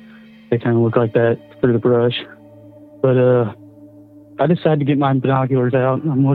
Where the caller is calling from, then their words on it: Missouri, United States; from Missouri, and I got kind of a Wendigo story.